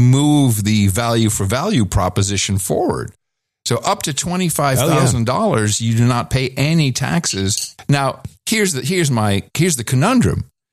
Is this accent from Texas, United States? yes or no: yes; Texas, United States; 110 degrees. I'm good to go. I'm from Texas.